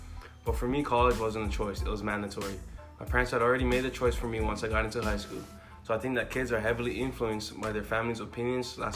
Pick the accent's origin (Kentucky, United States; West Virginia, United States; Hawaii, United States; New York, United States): Hawaii, United States; Kona; I'm from the Big Island of Hawaii, and I grew up on the Kona side and went to a public high school.